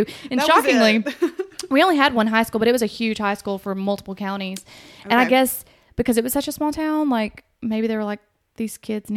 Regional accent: Winchester, Tennessee, United States; Because I had several high school friends, because I'm from a very small town. I'm not from here either. I'm from Winchester, Tennessee.

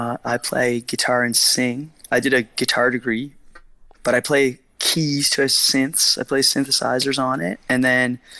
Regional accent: New Brunswick, Canada; now in Halifax, Canada; I basically live in Halifax. I've been here for about 10 years. I grew up in New Brunswick, and I'm a French Canadian.

